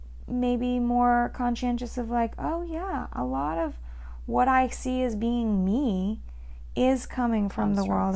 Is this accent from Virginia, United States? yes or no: no; Vermont, United States; but it's also that I grew up in Vermont in the woods.